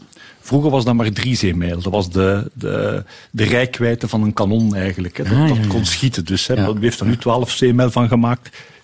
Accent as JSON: {"language": "Dutch", "country": "Belgium", "said": "Dus wij konden als Belg die drugshandelaar niet arresteren."}